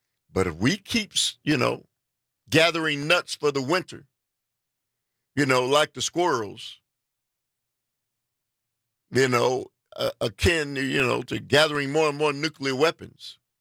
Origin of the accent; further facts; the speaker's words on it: United States; I'm an American just like you are.